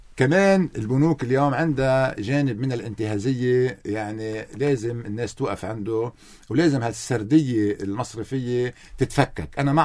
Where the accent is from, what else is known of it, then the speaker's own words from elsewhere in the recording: Lebanon; لازم نضل نحن كلبنانيين قبلانين انه قطر تعطي الجيش 100 دولار